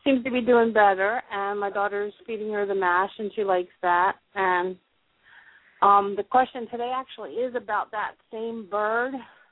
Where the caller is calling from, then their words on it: Garner, North Carolina, United States; I'm from Garner, North Carolina